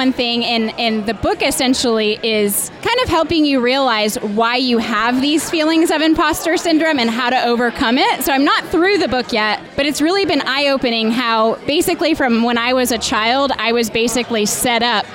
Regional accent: Flint, Michigan, United States; I'm from Michigan. I grew up outside of Flint.

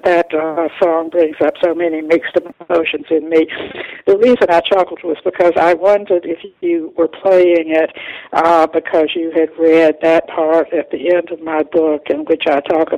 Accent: Georgia, United States; Well, I grew up in Georgia in the Jim Crow era. I was born in 1941

